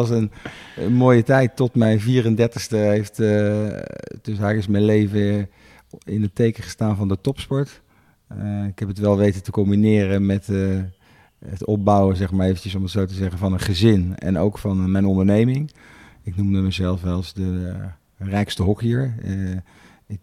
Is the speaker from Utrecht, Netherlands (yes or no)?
yes; Bilthoven, Utrecht, Netherlands; ik ben opgegroeid in Bilthoven. En dat is een hockeydorp, zou ik het zo maar even zeggen.